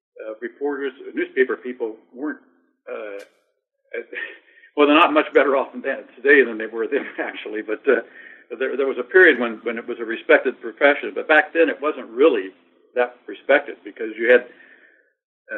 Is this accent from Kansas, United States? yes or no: yes; Kansas, United States; I grew up in Kansas, right next to the Santa Fe Trail.